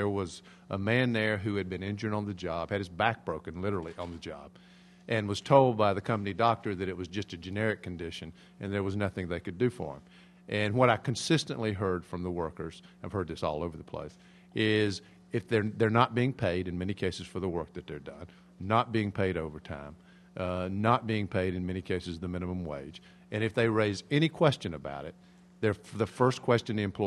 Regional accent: North Carolina, United States; The small town that I grew up in North Carolina, is now about half Latino, Hispanic.

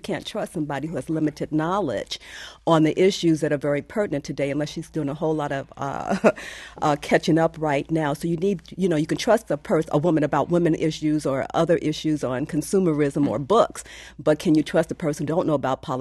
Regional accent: Chicago, Illinois, United States; I'm from Chicago. I know Oprah well and have not been on her show, but I've sat in the audience five times.

